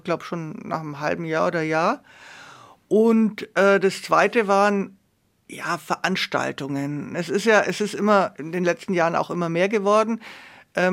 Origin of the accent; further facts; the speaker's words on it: Nuremberg, Bavaria, Germany; born there; weil ich meine, Nürnberg ist halt meine Geburtsstadt.